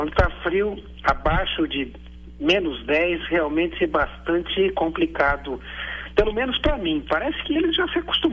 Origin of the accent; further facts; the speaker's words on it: Brazil; Nós que somos brasileiros, esse é o nosso terceiro inverno aqui.